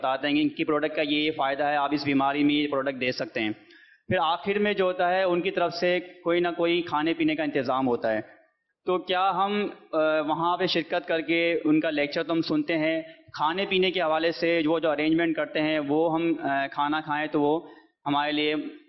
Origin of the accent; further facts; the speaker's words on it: Hyderabad, Sindh, Pakistan; اور میں ڈاکٹر مجلس سے ہوں اور حیدرآباد سے تعلق ہے، چائلڈ اسپیشلسٹ ہوں۔